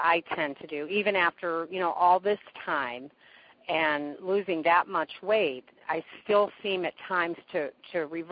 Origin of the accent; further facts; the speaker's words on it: Ohio, United States; I'm from Ohio.